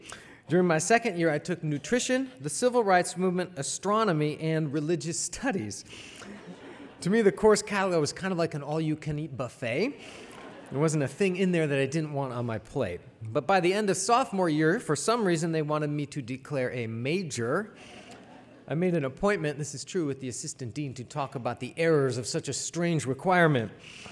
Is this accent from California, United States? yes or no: no; Cleveland, Ohio, United States; I grew up in Cleveland, Ohio, 400 miles from the nearest ocean, but I collected seashells.